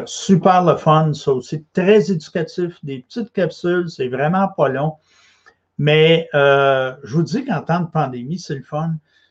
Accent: Quebec, Canada; c'est des gens de mon coin de pays, des cantons de l'Est, dans le coin de Sutton, là, dans ces coins-là, Lac-Brome.

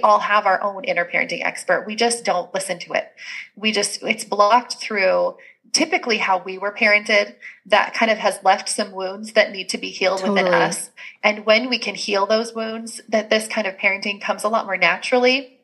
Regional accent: Canada; the parenting coach. I'm Canadian. I homeschool. I have four kids.

